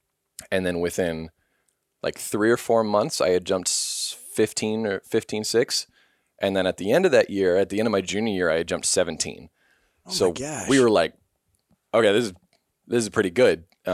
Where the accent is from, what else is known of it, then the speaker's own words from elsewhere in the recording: Kansas City, Missouri, United States; I grew up in Kansas City, which I don't know the exact number, but it's like 350,000, maybe like 400,000 people in the city, like skyscrapers and all.